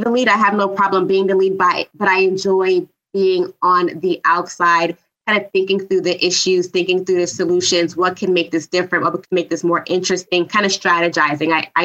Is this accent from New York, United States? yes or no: yes; New York City, New York, United States; I am from New York City originally. I am one of four, the oldest of four.